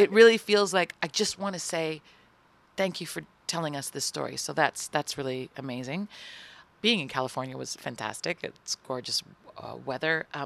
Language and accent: English; London, Ontario, Canada; I was born in London, Ontario.